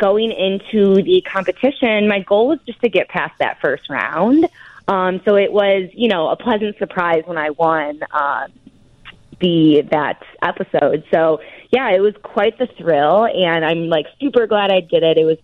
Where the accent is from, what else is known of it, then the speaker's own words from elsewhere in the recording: Hinsdale, Illinois, United States; I was actually born and raised out in Hinsdale, but I have, my sister actually lives in Arlington Heights